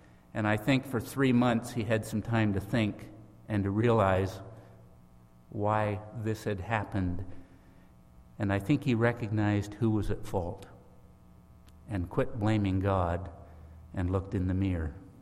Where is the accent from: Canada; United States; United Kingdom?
Canada; I'm a Canadian boy, pretty conservative, I would say, pretty modest raising